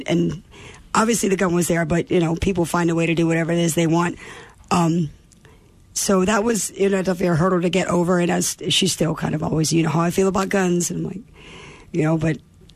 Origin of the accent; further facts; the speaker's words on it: the South, United States; but growing up in the South, that would be the case.